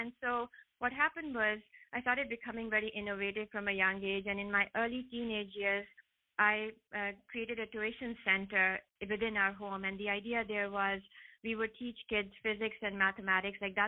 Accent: Pakistan; I was born and raised in Pakistan.

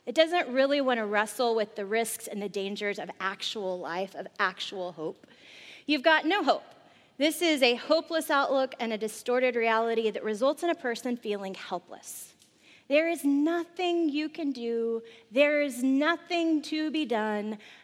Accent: Crockett, Texas, United States; born there; I was born in Houston County. That's Crockett, Texas.

